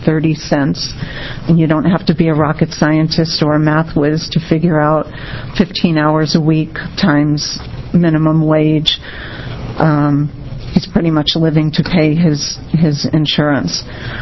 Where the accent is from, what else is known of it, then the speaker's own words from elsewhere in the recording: Eugene, Oregon, United States; I'm also from Eugene